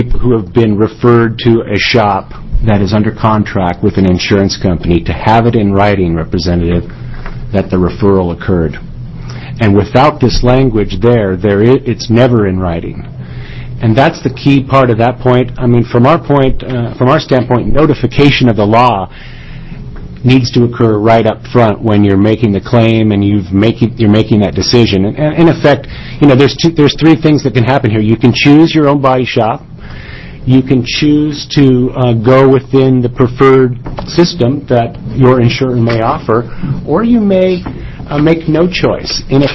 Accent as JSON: {"language": "English", "town": "McMinnville", "country": "United States", "tie": "born or raised there", "said": "I grew up in McMinnville, and the first time I had a problem, I went down and talked to the guy who sold me the policy."}